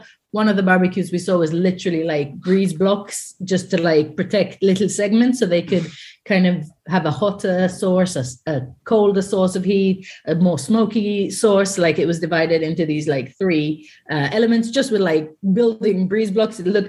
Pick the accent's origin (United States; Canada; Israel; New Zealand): Israel; Haifa District; when we were in Haifa, which is kind of where I grew up, actually, I grew up just outside of Haifa in a little kind of village.